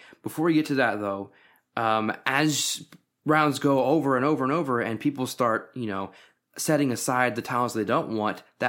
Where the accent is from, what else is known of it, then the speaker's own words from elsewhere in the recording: Texas, United States; I've heard people say Azul, and I say Azul because I'm Texan.